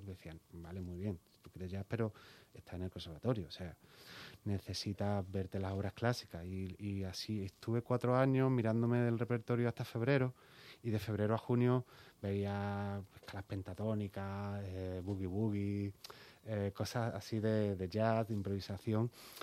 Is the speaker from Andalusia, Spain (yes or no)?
yes; Málaga, Andalusia, Spain; Y luego ya me fui a Granada, yo soy de Málaga, me fui a Granada a estudiar magisterio por música